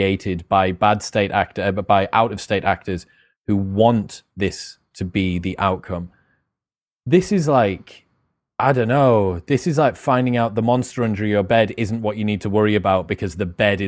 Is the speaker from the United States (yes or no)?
no; United Kingdom; it's never been as mental for me as a Brit